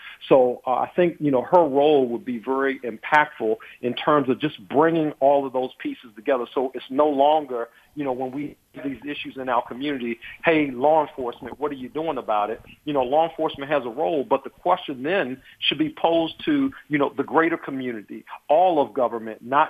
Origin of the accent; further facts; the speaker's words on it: Washington, District of Columbia, United States; I grew up in Carver Terrace.